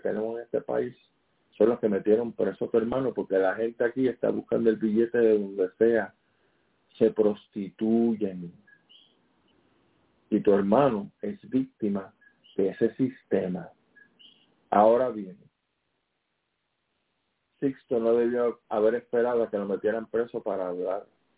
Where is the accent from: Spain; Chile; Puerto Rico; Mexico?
Puerto Rico; Yo sigo siendo independentista y boricua, aquí o en la luna.